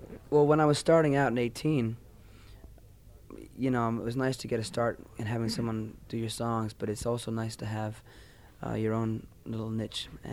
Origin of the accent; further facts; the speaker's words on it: Canada; but in fact I'm Canadian.